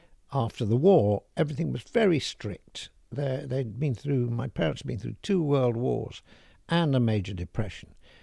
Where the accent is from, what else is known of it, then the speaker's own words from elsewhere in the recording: Sheffield, Yorkshire and the Humber, United Kingdom; now in London, United Kingdom; I was born and brought up in Sheffield.